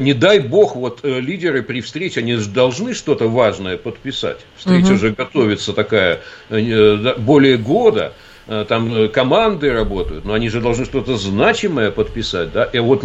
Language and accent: Russian; Far East, Russia; Я же вырос, детство провел на Дальнем Востоке.